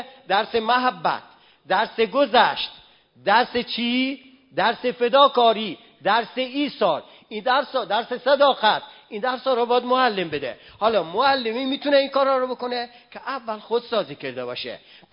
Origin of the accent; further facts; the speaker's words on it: Yazd, Iran; میدونستم ما یزدی هستم و خلک هستم و اینا